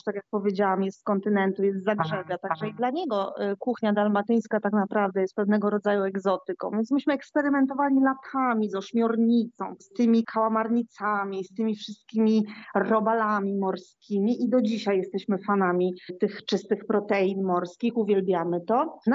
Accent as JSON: {"language": "Polish", "town": "Szczecin", "region": "West Pomeranian Voivodeship", "country": "Poland", "tie": "born or raised there", "said": "ponieważ jestem rodowitą szczecinianką i wszystkie swoje wakacje spędzam nad Bałtykiem"}